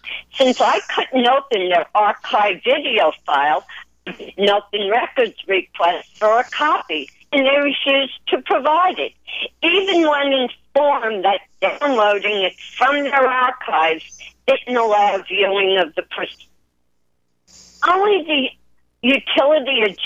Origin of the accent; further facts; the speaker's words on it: Brooklyn, New York, United States; Gary keeps forgetting, I'm an Italian from Brooklyn, and we don't back down.